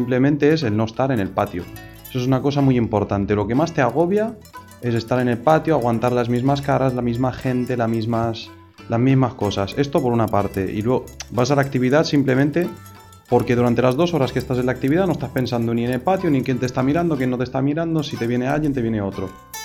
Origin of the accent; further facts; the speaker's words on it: Morocco; yo puedo decir yo soy marroquí y me quedo solo en lo marroquí